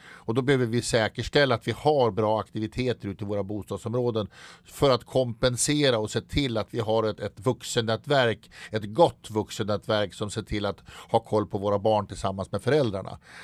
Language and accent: Swedish; Västerås, Västmanland County, Sweden; jag var uppvuxen på Bäckby då, och det är klart att man var uppe i skogen och lekte.